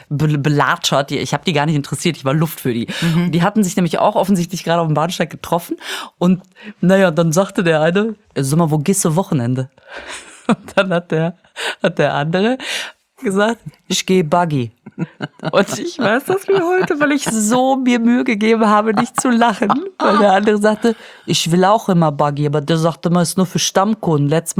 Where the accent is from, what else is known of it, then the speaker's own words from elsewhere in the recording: Münster, North Rhine-Westphalia, Germany; ich komme aus Münster, mehr gar nicht.